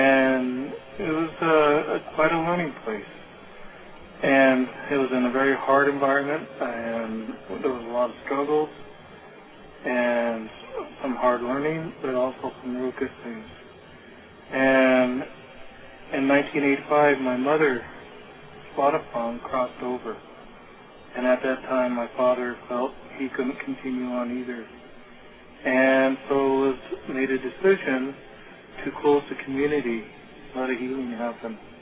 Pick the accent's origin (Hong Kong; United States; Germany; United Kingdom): United States; I am from the Western Shoshone people and the Cherokee people. My father was Cherokee. My mother was Western Shoshone. I grew up amongst the Western Shoshone.